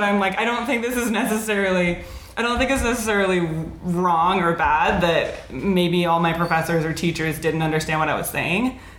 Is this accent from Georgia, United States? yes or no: no; Oregon, United States; I grew up in Oregon. I always knew that I lived in a place that used to have predators and it didn't really anymore